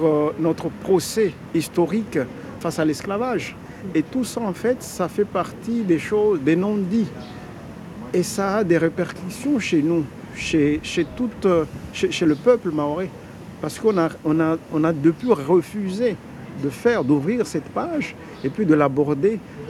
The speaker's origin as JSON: {"language": "French", "country": "Mayotte", "said": "parce que par exemple, chez nous, à Mayotte, la langue comme violence"}